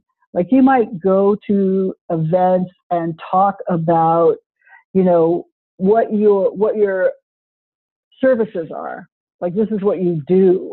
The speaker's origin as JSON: {"language": "English", "region": "California", "country": "United States", "tie": "born or raised there", "said": "You know, I grew up in California. My father was a high school principal."}